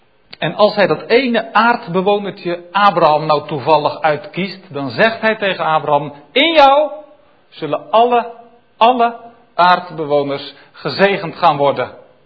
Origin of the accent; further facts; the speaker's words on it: Netherlands; Nou, wij denken als Nederlanders, we gaan wat doen, we gaan geld inzamelen.